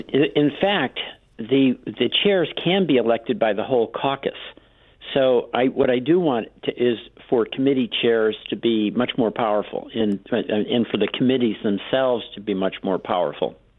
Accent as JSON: {"language": "English", "town": "Springfield", "region": "Massachusetts", "country": "United States", "tie": "born or raised there", "said": "I grew up in Springfield, Mass. And he was my mayor."}